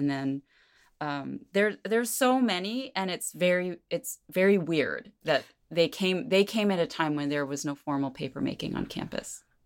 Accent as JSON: {"language": "English", "town": "Flushing", "region": "New York", "country": "United States", "tie": "born there", "first_language": "Korean", "said": "I was born in New York. I was born in Flushing, Queens, to Korean immigrant parents who had, they had met each other in New York, actually. They'd immigrated separately. And they said Korean was my first language"}